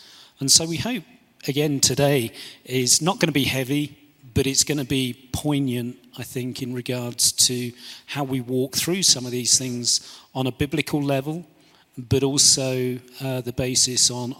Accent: Texas, United States; As you can tell, we're from Southern Texas.

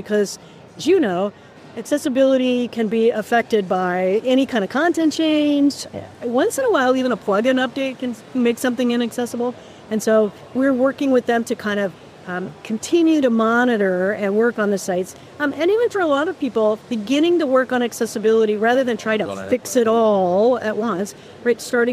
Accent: Oregon, United States; I am. I'm from Oregon.

